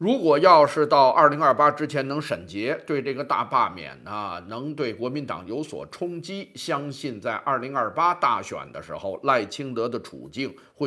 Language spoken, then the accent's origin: Chinese; New Zealand; 我可以负责任的讲，我们新西兰人也有基层民众